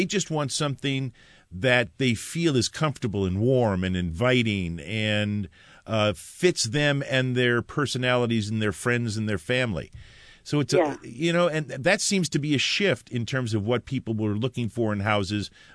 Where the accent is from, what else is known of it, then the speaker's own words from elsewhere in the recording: Bronx, New York, United States; I was born and raised in the Bronx. And I was I was raised on the absolute same street that my mom was raised in.